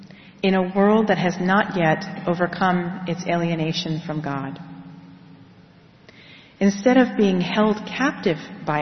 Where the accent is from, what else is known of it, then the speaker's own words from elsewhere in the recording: Rochester, New York, United States; I think also of Corpus Christi Catholic Church in Rochester, New York, my hometown